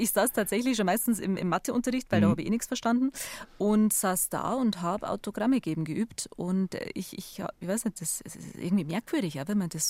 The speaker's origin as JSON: {"language": "German", "town": "Weiden", "region": "Bavaria", "country": "Germany", "tie": "born or raised there", "also_born_or_lived": "Dachau", "said": "Also ich bin sozusagen in Dachau und in Weiden daheim."}